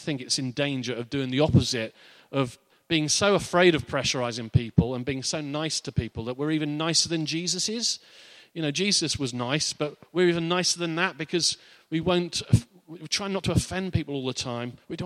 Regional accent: Barcelona, Catalonia, Spain; English is a second language; I know nothing. I'm from Barcelona. I know nothing.

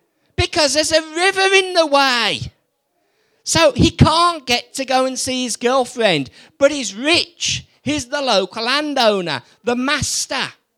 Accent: West Midlands, United Kingdom; now in Pontymister, United Kingdom; Yeah, I'm the Brummie and I know what it means

